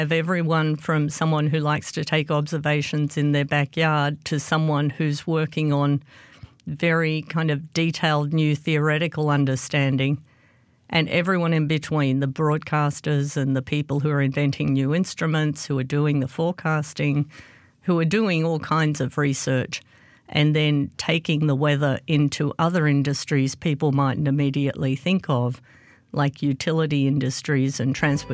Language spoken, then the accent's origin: English; Australia; I grew up in Australia. I also did my PhD predominantly there